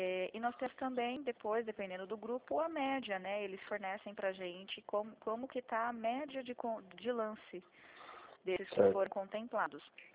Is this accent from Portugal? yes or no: no; Santa Bárbara, São Paulo, Brazil; Eu sou de Santa Bárbara, para dizer a verdade.